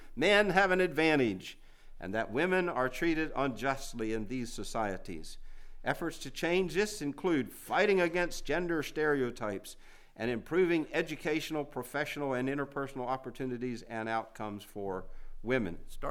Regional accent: Bible Belt, United States; And I know I grew up in the Bible Belt, but we knew one couple that was divorced and remarried.

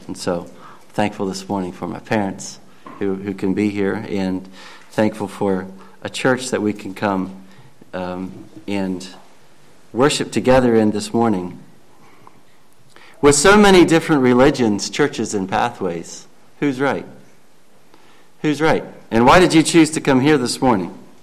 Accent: Hollidaysburg, Pennsylvania, United States; And we come from Hollidaysburg.

